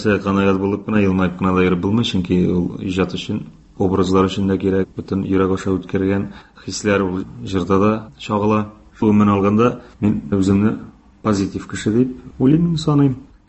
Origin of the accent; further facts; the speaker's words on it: Bashkortostan, Russia; Башкортстаныма да рәхмәтлемен. Ул туган ягым